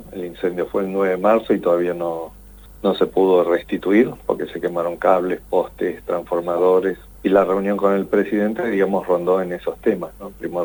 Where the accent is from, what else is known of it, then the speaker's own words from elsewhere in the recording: Chubut, Argentina; como nosotros somos de Chubut